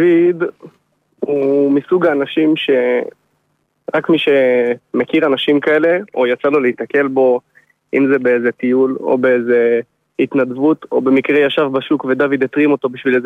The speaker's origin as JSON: {"language": "Hebrew", "town": "Beit El", "region": "Judea and Samaria", "country": "Israel", "tie": "born or raised there", "said": "גדלנו ביחד בבית אל, הוא שכונה מעליי. למדנו ביחד גם בבית אל בבית ספר היסודי."}